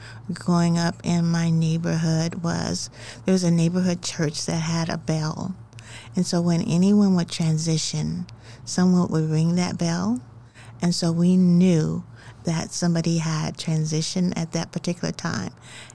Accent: Muskogee, Oklahoma, United States; Okay. Well, I grew up in Muskogee, and I grew up in a village.

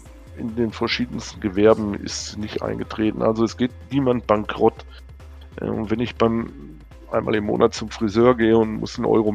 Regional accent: Windeck, North Rhine-Westphalia, Germany; ich weiß hier gerade in meinem Heimatort hier in Windeck

